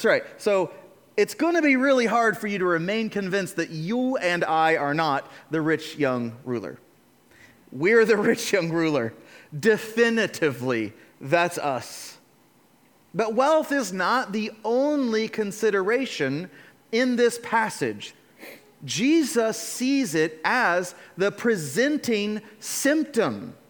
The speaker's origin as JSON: {"language": "English", "country": "United States", "said": "But every single one of my experiences that I came through this passage was as an American."}